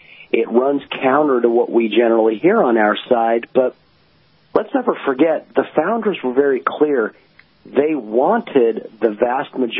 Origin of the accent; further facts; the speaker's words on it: California, United States; So I'm hearing you, and look, I grew up in California, too.